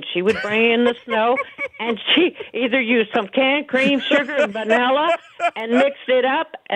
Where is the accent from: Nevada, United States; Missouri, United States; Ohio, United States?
Missouri, United States; Cuba; now in Ferguson, United States; Yes, sir. I was raised down around Cuba, Missouri. Haven't ate snow in years, but as a child, absolutely, because I'm 81.